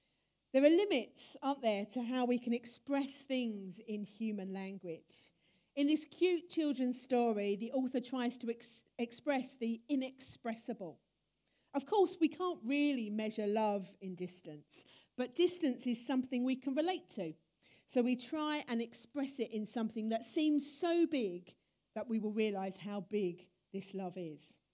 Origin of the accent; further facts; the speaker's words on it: East of England, United Kingdom; accent: South Essex; As you can tell from my accent, I'm kind of from South Essex. You can't really hide it if you've got this accent.